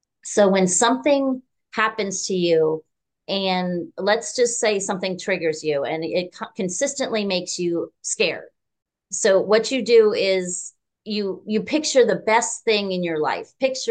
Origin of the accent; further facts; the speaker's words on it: New Jersey, United States; Well, I grew up in New Jersey with two parents who, let's just say it was a volatile relationship.